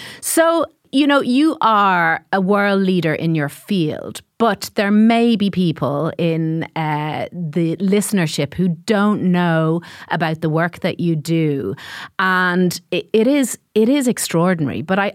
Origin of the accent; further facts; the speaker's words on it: Ulster, Ireland; born there; I was born in Donegal.